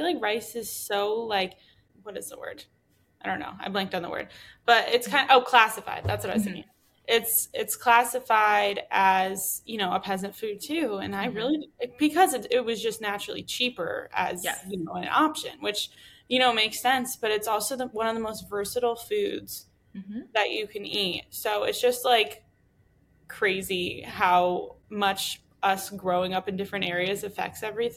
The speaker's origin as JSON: {"language": "English", "region": "Connecticut", "country": "United States", "said": "I'm from Connecticut. So like, it's not something I'd really get in my suburb town of Connecticut, you know?"}